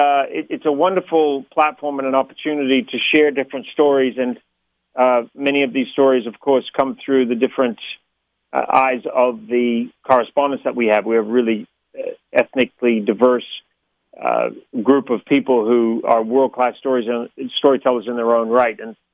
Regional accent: New Zealand; I come from New Zealand, I love New Zealand.

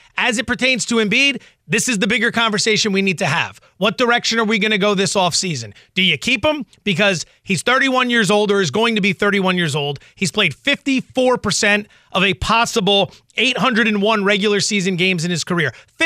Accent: Allentown, Pennsylvania, United States; I am from Allentown, Pennsylvania. I'm in my early 40s. I have been a Philadelphia sports fan my entire life.

